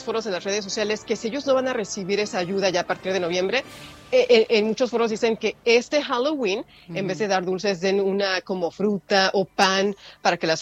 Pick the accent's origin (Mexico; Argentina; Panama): Mexico; Mexico City; Soy de la Ciudad de México.